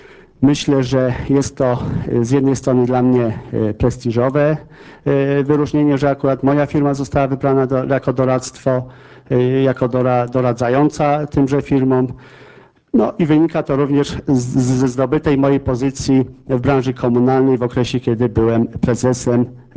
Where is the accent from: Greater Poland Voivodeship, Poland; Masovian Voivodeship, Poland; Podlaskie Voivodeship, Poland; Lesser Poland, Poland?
Lesser Poland, Poland; Zakopane; Jestem rodowitym Zakopiańczykiem, mam 49 lat. Całe swoje życie spędziłem w tym mieście. Tutaj całe życie pracuję.